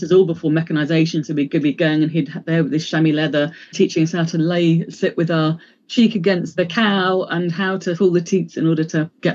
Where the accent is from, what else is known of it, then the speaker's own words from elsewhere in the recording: Ireland; now in England; I'm an Irish person in England. And when I go back to Ireland, there's a sense of fitting in a way.